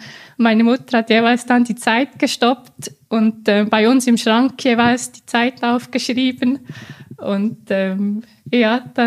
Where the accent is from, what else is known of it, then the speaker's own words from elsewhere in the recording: Switzerland; accent: Swiss; Ich bin natürlich froh, wenn du meinen Schweizer Akzent mit was Gutem verbindest.